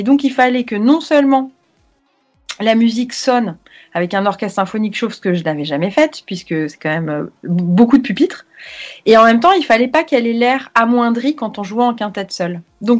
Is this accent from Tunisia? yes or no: no; Paris, Île-de-France, France; born there; je suis née à Paris